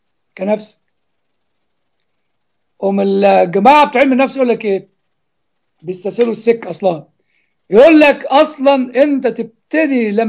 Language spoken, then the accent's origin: Arabic; Egypt; أنا شتمت الشعب المصري يا إخوة بشتم نفسي، أنا مصري مقدرش اتنازل عن جلدي ولحمي وعظمي.